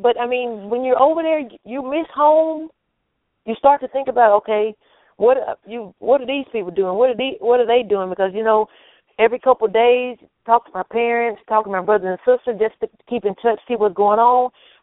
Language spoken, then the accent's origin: English; Longview, Texas, United States; I mean, I grew up in Longview, in Longview, Texas. So my way of thinking was, if I seen Longview, Texas, I've seen Texas.